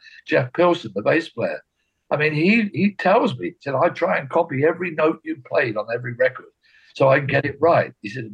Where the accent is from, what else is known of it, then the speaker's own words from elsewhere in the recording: England, United Kingdom; And, you know, I'm English, as you can tell.